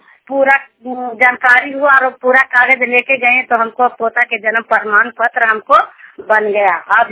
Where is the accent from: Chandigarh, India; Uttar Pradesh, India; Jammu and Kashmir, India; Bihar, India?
Bihar, India; Kero; मैं हरनौत ब्लॉक के केरो गांव के रहने वाली हूँ।